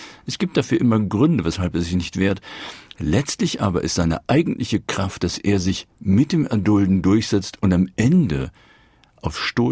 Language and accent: German; Lower Saxony, Germany; ich komme aus dem Emsland, ich komme aus bäuerischen Verhältnissen